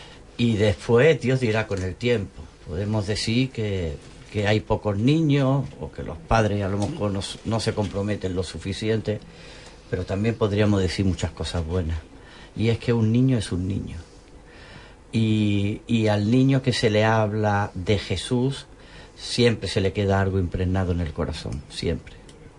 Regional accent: Málaga, Andalusia, Spain; Yo soy oriundo de Málaga.

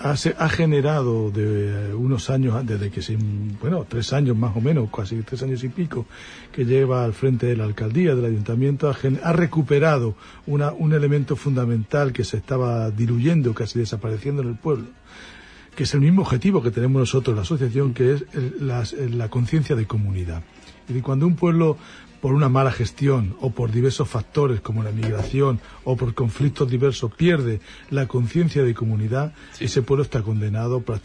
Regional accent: Andalusia, Spain; nosotros somos andaluces, pero ante todo somos de origen castellano, eso es incuestionable.

